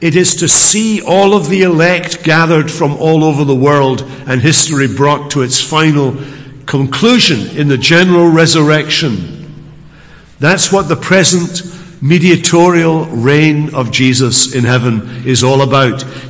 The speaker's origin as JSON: {"language": "English", "region": "Scotland", "country": "United Kingdom", "said": "I'm a Scotsman"}